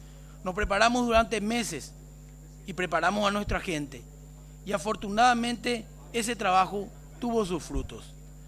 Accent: Paraguay; un acontecimiento que nos llena de orgullo como paraguayo

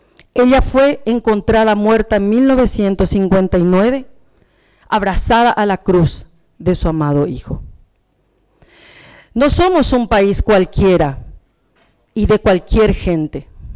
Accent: Paraguay; Yo soy la mujer paraguaya, como muchas mujeres de esta república

